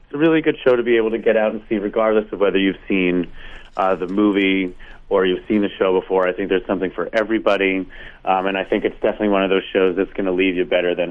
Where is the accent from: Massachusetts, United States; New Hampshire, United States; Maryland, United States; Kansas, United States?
Massachusetts, United States; I grew up in Massachusetts.